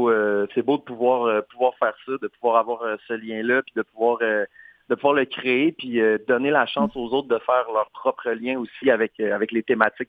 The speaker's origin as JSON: {"language": "French", "region": "Quebec", "country": "Canada", "tie": "born or raised there", "said": "le 12 avril à Amos, qui est pas loin de ma ville natale"}